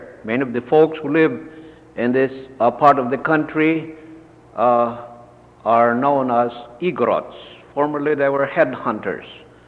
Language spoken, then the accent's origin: English; Central Visayas, Philippines; Close to my hometown, this is a grape plantation in the island of Cebu.